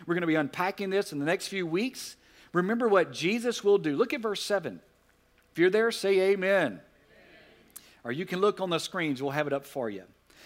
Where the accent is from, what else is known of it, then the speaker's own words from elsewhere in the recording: Alexandria, Louisiana, United States; When I grew up in Alexandria, Louisiana, our neighborhood, you've heard it before, was called Castle Village.